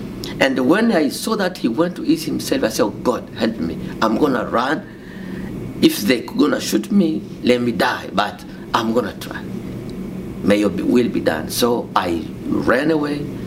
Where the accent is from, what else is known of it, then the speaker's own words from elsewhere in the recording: DR Congo; English is a second language; moved away as an adult; also born or lived in Kenya; So I'm a Congolese. I came from Congo. Since 2001, I went to Kenya.